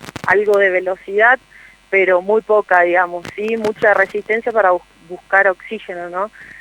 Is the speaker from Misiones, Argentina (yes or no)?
yes; Posadas, Misiones, Argentina; Nosotros somos de Posadas Misiones, del Club Capri.